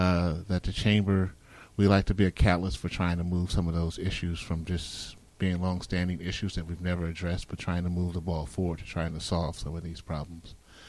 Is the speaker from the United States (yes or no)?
yes; North Carolina, United States; I came from the South, North Carolina.